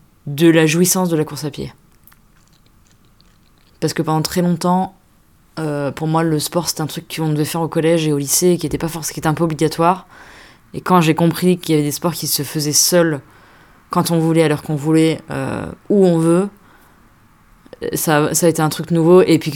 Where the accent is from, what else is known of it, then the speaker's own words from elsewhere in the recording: Auvergne-Rhône-Alpes, France; moi, je viens d'Auvergne, donc la mer, on l'a pas.